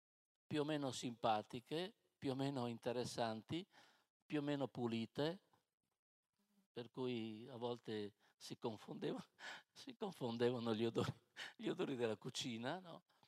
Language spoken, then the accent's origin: Italian; Veneto, Italy; Io vengo dal mondo salesiano, poi non sono friulano, sono veneto.